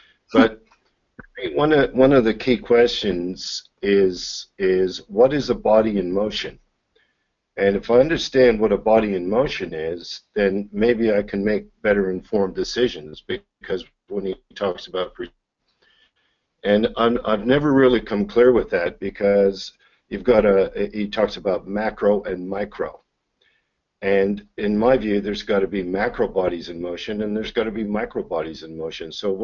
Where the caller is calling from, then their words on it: Perth, Western Australia, Australia; I'm dialing in from Perth, Western Australia.